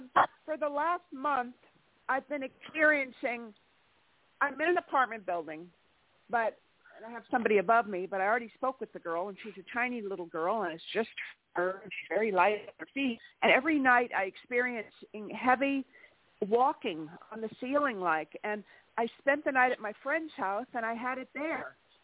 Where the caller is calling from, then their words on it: California, United States; I'm calling from California.